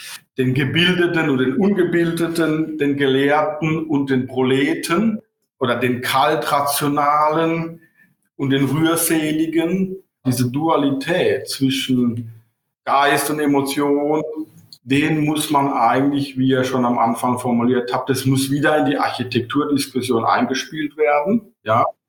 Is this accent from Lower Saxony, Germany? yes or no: no; Rhineland-Palatinate, Germany; Bin ein Pfälzer, bin kein Kölschum, ja, und bin ja in der Nähe geboren worden